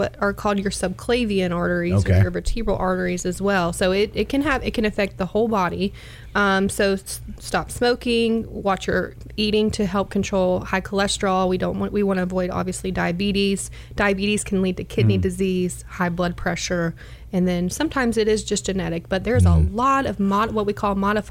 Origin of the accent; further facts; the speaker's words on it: Chattanooga, Tennessee, United States; I'm from Chattanooga originally.